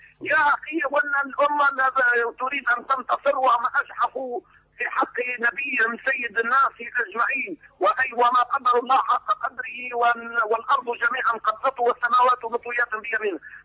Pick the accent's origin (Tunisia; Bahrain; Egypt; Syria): Tunisia